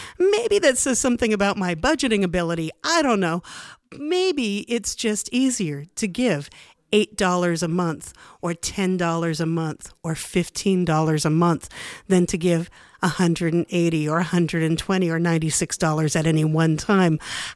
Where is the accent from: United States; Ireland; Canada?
Canada; St. John's, Newfoundland and Labrador; when I was 12 years old growing up in St. John's, when I thought I was alone. And that was a sucky, sucky place to be.